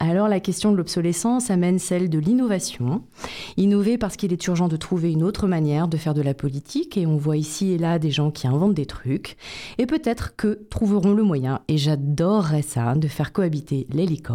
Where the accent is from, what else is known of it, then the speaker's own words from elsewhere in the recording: France; Et parce que je suis française, nation championne de l'auto-bashing